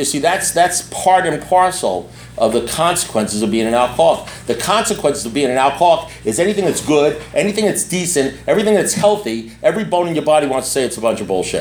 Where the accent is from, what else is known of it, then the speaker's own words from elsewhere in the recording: Great Neck, New York, United States; I was born in Great Neck, New York. I lived in New York for no particular reason why I'm an alcoholic, because I lived in New York.